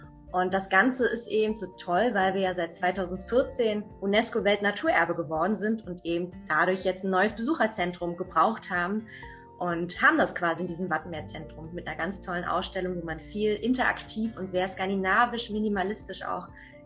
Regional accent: Berlin, Germany; ich komme ursprünglich eigentlich aus Berlin, also ich bin ein typisches Großstadtkind

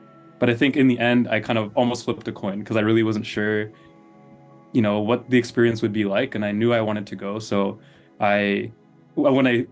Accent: Vancouver, British Columbia, Canada; I'm from Vancouver, BC.

